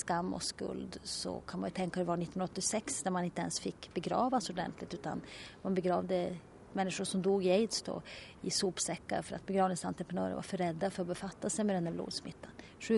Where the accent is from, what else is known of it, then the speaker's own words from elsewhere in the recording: Luleå, Norrbotten County, Sweden; Nej, jag är ju från Luleå. Så man kan säga att jag pendlar. Eller det gör jag. Jag pendlar 200 mil i veckan.